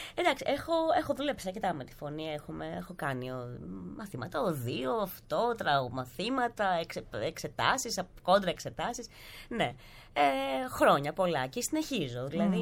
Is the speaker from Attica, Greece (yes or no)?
no; Loutraki, Peloponnese, Greece; Είμαστε από το Λουτράκι.